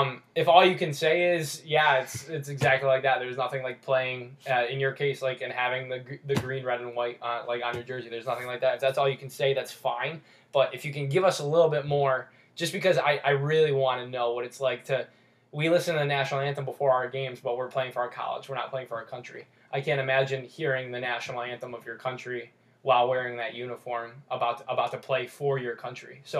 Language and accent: English; United States; born there; I was born in the United States, and I'm average at best.